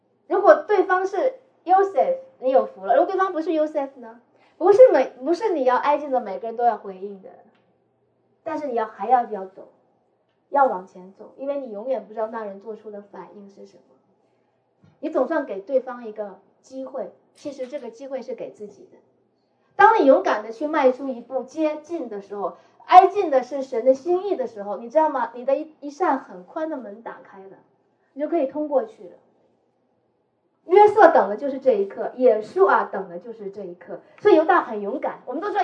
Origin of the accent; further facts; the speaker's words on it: Northeast China, China; 我说你是东北人，我也是东北人